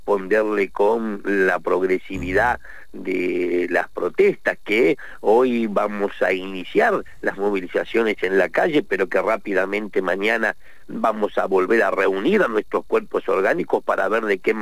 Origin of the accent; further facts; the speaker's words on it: Patagonia, Argentina; para aquellos que somos patagónicos, que la recordamos también cortando la ruta entre Bariloche y el Bolsón